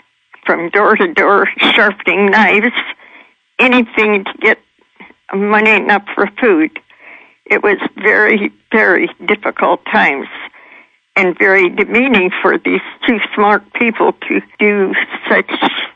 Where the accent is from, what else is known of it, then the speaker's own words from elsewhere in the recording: Minnesota, United States; In Minnesota.